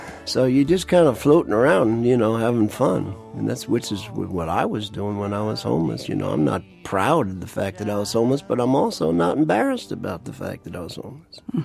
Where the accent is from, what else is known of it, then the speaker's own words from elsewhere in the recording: Long Island, New York, United States; now in Upstate New York, United States; I grew up on Long Island, and when I started having kids, I decided that I was going to get them off Long Island, so I moved upstate to raise my children.